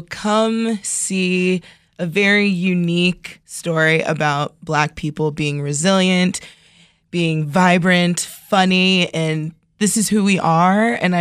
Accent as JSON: {"language": "English", "region": "Maryland", "country": "United States", "tie": "born or raised there", "lives_now": "Brooklyn, United States", "said": "I grew up in Montgomery County. I kind of moved throughout, but I live in Brooklyn now, but I'm staying in Germantown, Maryland with my wonderful parents."}